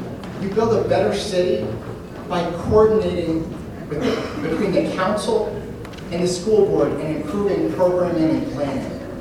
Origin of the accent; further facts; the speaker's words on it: Des Moines, Iowa, United States; I grew up here in Des Moines. I'm a proud product of the Des Moines Public Schools.